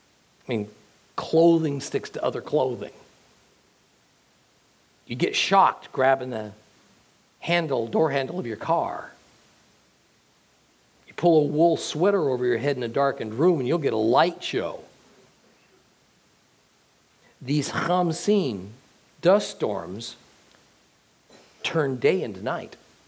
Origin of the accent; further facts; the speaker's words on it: California, United States; I'm from California originally, and I've encountered two of these conditions.